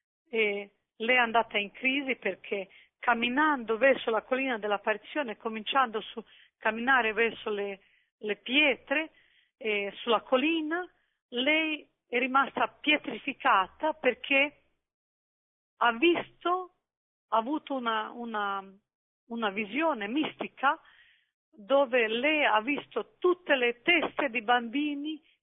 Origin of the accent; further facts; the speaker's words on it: Croatia; Italian is a second language; now in Italy; mi sono sposata in Italia e la mia vita è legata con Italia, amo Italia, nonostante che sono croata nel mio cuore, ma anche una parte del mio cuore è anche italiano.